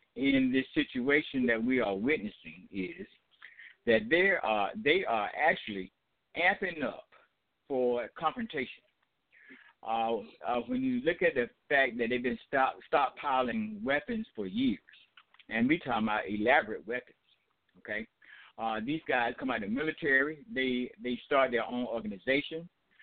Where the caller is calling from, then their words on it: Albany, Georgia, United States; I'm calling from Albany, Georgia, via Atlanta, Georgia.